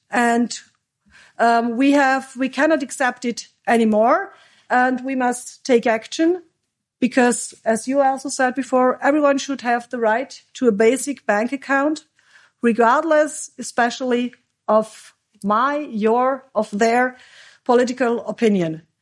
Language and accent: English; Austria; And now I will come to my home country, Austria.